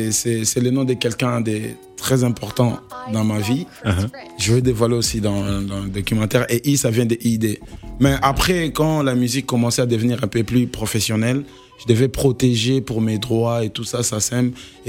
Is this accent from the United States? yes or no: no; Kinshasa, DR Congo; Non, moi, je suis né à Kinshasa. Je suis né à Kinshasa, à l'hôpital Mama Emouna Kave. Et grandi à Lemba, Lemba Terminis.